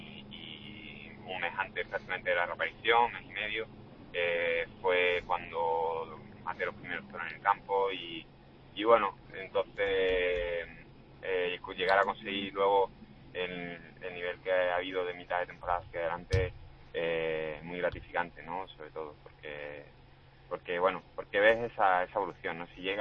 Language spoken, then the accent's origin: Spanish; Málaga, Andalusia, Spain; Y ocurrió en Málaga, ¿no? Y eso pues aparte de la satisfacción mía de que sea mi tierra